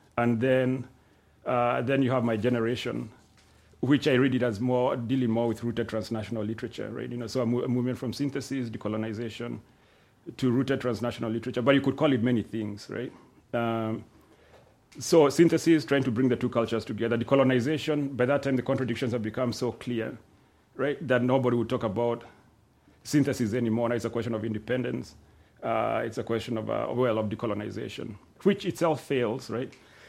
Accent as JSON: {"language": "English", "town": "Limuru", "region": "Kiambu County", "country": "Kenya", "tie": "born or raised there", "said": "a few years ago I was with my father, we were in Limuru, right? My hometown, and he took me to this hill."}